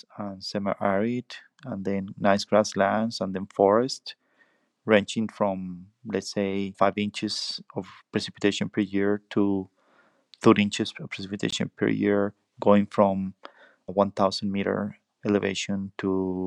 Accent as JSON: {"language": "English", "town": "Chihuahua City", "region": "Chihuahua", "country": "Mexico", "tie": "born or raised there", "said": "Yeah, I was born in Chihuahua City, which is, I would say, part of the desert."}